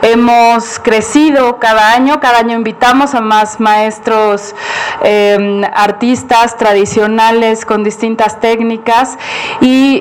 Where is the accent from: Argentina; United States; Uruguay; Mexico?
Mexico; es el momento de mostrar lo que somos como mexicanos